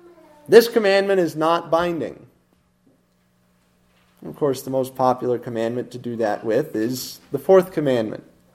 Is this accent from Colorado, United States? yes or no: yes; Fort Collins, Colorado, United States; Well, 10 years ago, I worked for a general contractor back in my hometown of Fort Collins.